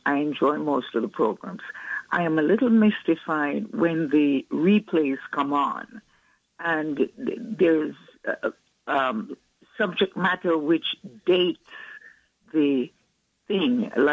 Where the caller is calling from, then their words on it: Queens, New York, United States; from Queens.